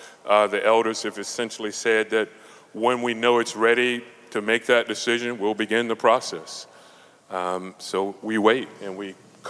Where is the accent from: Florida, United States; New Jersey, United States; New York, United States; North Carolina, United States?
Florida, United States; Orlando; now in California, United States; so glad to be here and to visit again to my home state. This is where I grew up, about 2 hours north in Orlando, Florida. But now California is home for me.